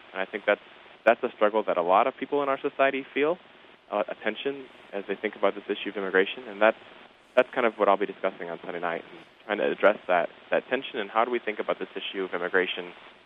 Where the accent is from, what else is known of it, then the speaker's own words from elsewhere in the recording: Wisconsin, United States; accent: Wisconsin; I grew up in Wisconsin in a relatively small town where if we had immigrants, I wasn't aware of them. Pretty homogenous, you know, small city.